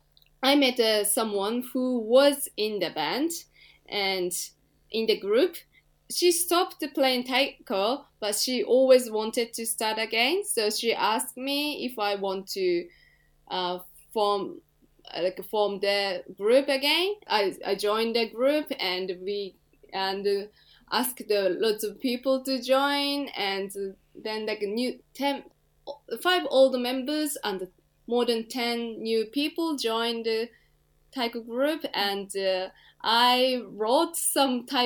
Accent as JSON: {"language": "English", "town": "Iizuna", "region": "Nagano", "country": "Japan", "tie": "born or raised there", "second_language": "English", "said": "My hometown Izuna, they used to have the taiko group."}